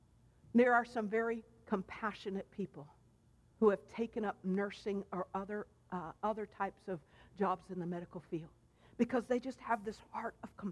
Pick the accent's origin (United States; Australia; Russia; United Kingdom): United States; Oklahoma; also born or lived in Jamaica; now in Florida, United States; My dad was Lebanese, my mother Cuban, and I was born in Jamaica, West Indies, and raised in Oklahoma. How much more mixed up could you get?